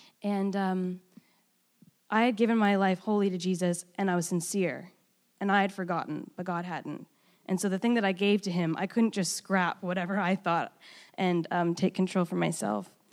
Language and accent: English; Vancouver, British Columbia, Canada; I grew up in Vancouver, and my generation specifically, families are easily torn apart